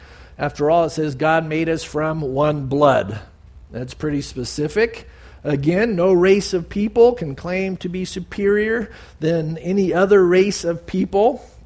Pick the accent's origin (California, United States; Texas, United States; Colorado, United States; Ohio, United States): California, United States; San Diego; growing up in San Diego, you couldn't wait to get that first sunburn so you could start tanning.